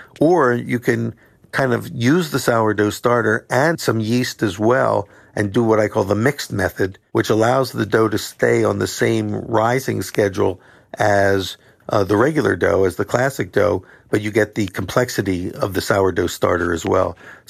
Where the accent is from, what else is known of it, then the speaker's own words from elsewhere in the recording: Philadelphia, Pennsylvania, United States; Like, I'm from Philadelphia